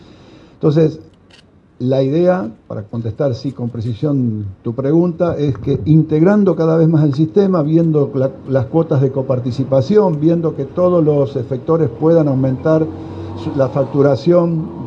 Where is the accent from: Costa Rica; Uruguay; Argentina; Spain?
Argentina; Bahía Blanca, Buenos Aires Province; porque yo vengo de Bahía Blanca.